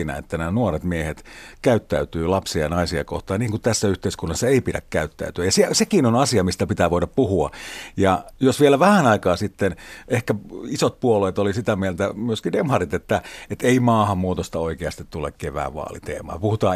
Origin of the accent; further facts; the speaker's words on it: Oulu, North Ostrobothnia, Finland; Mä itse tuun Oulusta